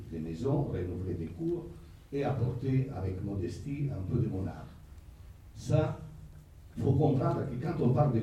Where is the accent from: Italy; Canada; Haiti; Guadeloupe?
Italy; Naples, Campania; now in France; parce que moi je suis arrivé avec un train de Naples à Paris, et c'est grâce à ça que je me suis arrêté dans cette ville. Et ça fait 48 ans cette année.